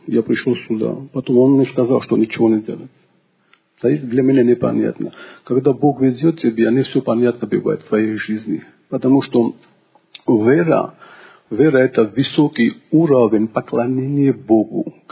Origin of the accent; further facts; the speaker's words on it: Georgia; Russian is a second language; Короче, я из Грузии, я путаю постоянно эти склонения.